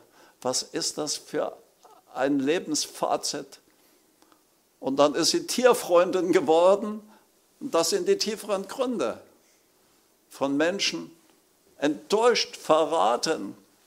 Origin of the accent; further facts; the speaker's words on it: Leipzig, Saxony, Germany; Ich weiß noch, wie ich 1990, kurz nach der Wende, in Leipzig war, ich komme aus Leipzig